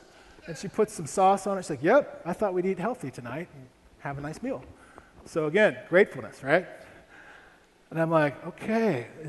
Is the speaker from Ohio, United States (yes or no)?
yes; Ohio, United States; I grew up in Ohio.